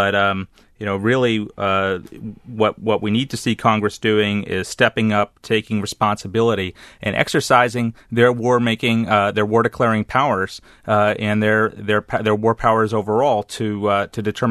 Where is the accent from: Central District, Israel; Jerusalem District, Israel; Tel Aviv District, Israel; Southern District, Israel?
Jerusalem District, Israel; Jerusalem; now in Wisconsin, United States; my family, we moved to Wisconsin in 82 from Jerusalem, from Israel.